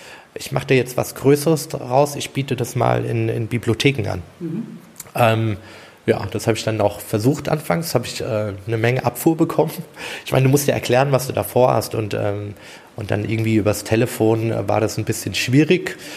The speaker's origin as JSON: {"language": "German", "region": "Hesse", "country": "Germany", "tie": "born there", "lives_now": "Munich, Germany", "said": "bin in Hessen geboren, bin seit 6 Jahren in München."}